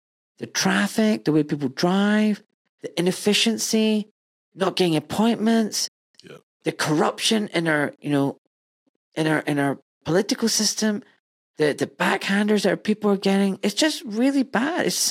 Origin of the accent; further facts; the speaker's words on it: Glasgow, Scotland, United Kingdom; me being a little Pakistani kid, right? Born and brought up in Glasgow.